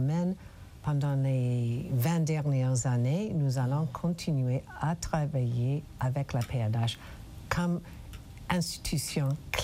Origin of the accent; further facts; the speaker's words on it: United States; Nous avons la même chose chez nous aux États-Unis après un événement pour Lessons Learned.